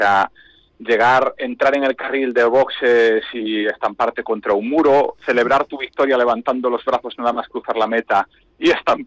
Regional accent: Galicia, Spain; pues primo hermano de los gallegos, le aplico la frase, que es que somos profesionales del resentimiento

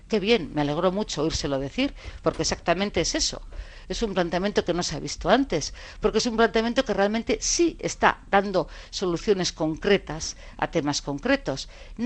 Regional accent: Navarre, Spain; Yo como navarra he visto cómo los ahorros de los navarros han desaparecido.

